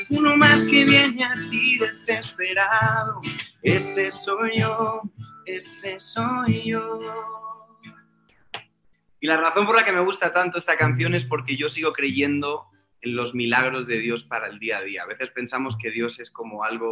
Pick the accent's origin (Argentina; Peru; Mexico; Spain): Spain; Soy español, cantautor, tengo 34 años